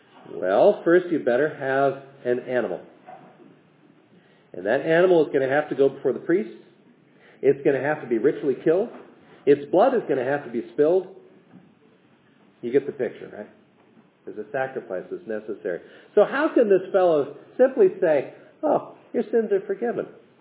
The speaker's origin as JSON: {"language": "English", "region": "West Coast", "country": "United States", "tie": "born or raised there", "said": "I knew a preacher when I was growing up on the West Coast, and he had no arms."}